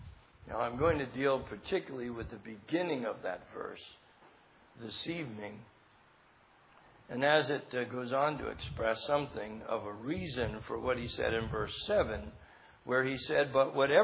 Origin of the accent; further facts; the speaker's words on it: New Jersey, United States; I was raised in New Jersey, so we talk about youth guys.